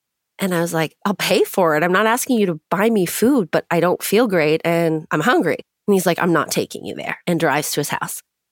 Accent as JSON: {"language": "English", "region": "California", "country": "United States", "tie": "born or raised there", "said": "I grew up in Orange County, California. Orange County is kind of its own weird little world, and money is a big deal there."}